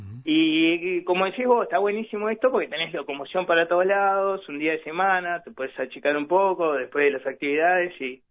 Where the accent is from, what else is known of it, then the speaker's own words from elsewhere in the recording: Montevideo, Uruguay; Yo soy de Villa Española y mis amigos solo me iban a ver porque estaba yo en la obra